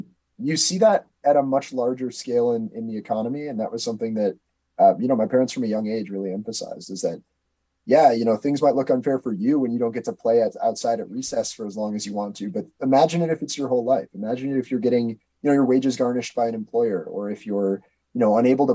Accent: Wisconsin, United States; I grew up in the Act 10 era in Wisconsin

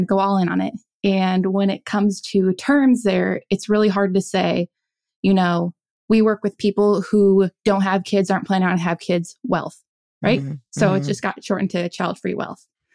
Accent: South Dakota, United States; And I grew up in South Dakota. So automatically that usually sends off red flags for people.

